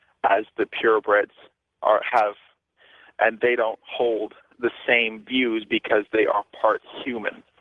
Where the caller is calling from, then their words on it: Georgia, United States; Currently, I'm calling from Georgia, but I'm heading south.